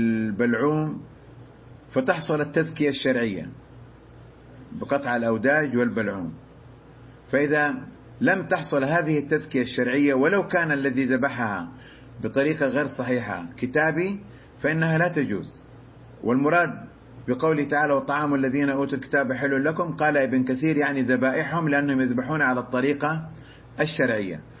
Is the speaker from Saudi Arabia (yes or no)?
yes; Saudi Arabia; من عندنا في السعودية